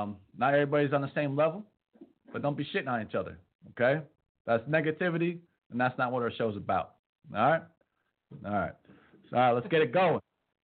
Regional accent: New Jersey, United States; I'm from New Jersey. I'm a Redskins fan, so it's all good.

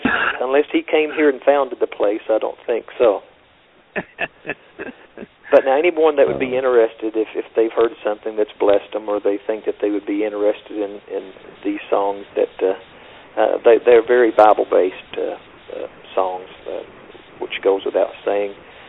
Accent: Kentucky, United States; Well, now you know I am from Kentucky. That should pretty much explain it there.

